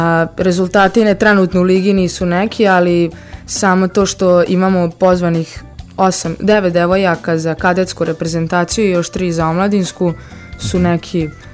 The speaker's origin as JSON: {"language": "Serbian", "town": "Veternik", "region": "Vojvodina", "country": "Serbia", "said": "ja sam iz Veternika i bila sam mala"}